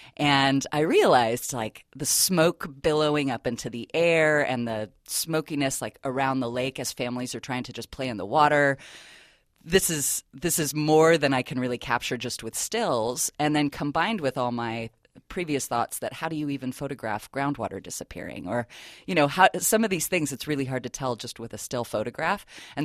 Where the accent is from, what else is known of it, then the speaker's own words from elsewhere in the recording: California, United States; also born or lived in Newport Beach; I've grown up in California, most of the time on the Central Coast. I was born down in Newport Beach, but since I was three, I've lived in San Luis County.